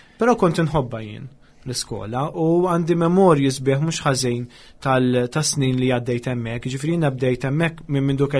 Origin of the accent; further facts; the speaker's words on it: Rabat, Gozo, Malta; Jien naħseb bħala tfulija kienet tfulija normali, fis-sens li qabel kollox jiena minn Rabat. Noqgħod ġo area li miliex li hija żviluppata, qed nitkellem mal-erja taċ-ċawla.